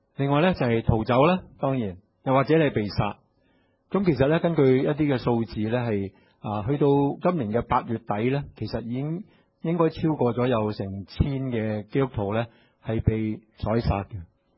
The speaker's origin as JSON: {"language": "Cantonese", "country": "China", "said": "其實即係我哋中國人咧都有啲芥蘭咁樣嘅嚇"}